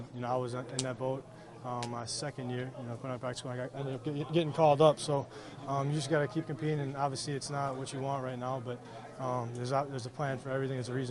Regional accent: Wautoma, Wisconsin, United States; Wisconsin, Wautoma, Wisconsin.

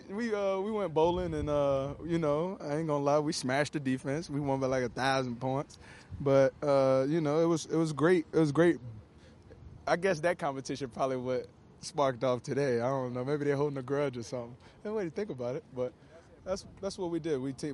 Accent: the South, United States; I'm from the South. I don't do that.

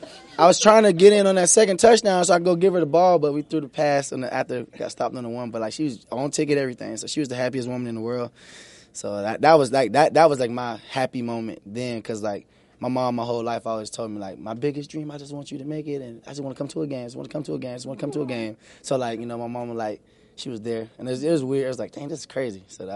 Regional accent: Sanford, Florida, United States; We're from Sanford, Florida.

